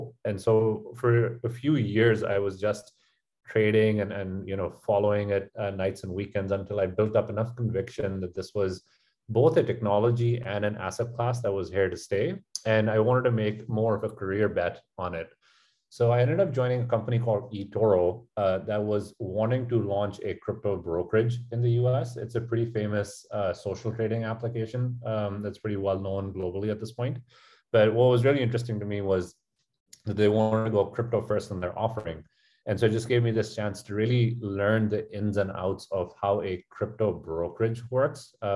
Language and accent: English; Pakistan; moved away as an adult; I grew up in Pakistan until I went over to the States for college.